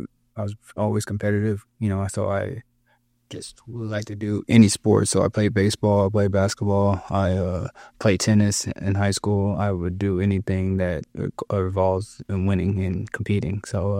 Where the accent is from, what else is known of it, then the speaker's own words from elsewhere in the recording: St. Louis, Missouri, United States; And I grew up in St. Louis, Missouri, where it's a lot different than Oregon